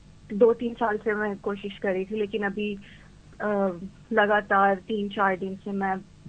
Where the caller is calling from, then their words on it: Toronto, Ontario, Canada; میں Toronto Canada سے بات کر رہی ہوں.